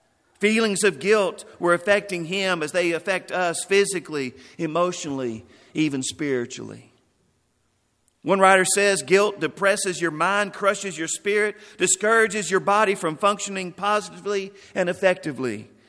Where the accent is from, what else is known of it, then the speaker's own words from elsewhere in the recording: Stanton, Texas, United States; Tarzan, Texas. That's 15 miles from where I grew up in Stanton, Texas.